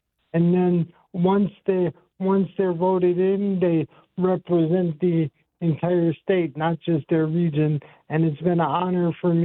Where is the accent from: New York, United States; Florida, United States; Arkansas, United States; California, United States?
New York, United States; Buffalo; I'm from Western New York, specifically Buffalo